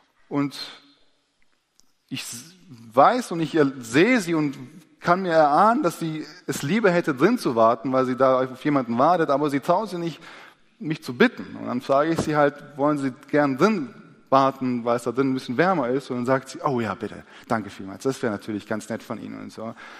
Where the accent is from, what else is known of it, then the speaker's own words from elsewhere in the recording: Stuttgart, Baden-Württemberg, Germany; Ich bin in Stuttgart groß geworden und in der südslawischen Adventgemeinde groß geworden.